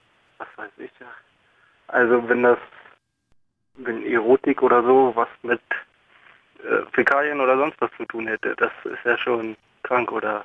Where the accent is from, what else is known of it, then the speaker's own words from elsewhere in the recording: Seehausen, Saxony-Anhalt, Germany; Ja, meine auch.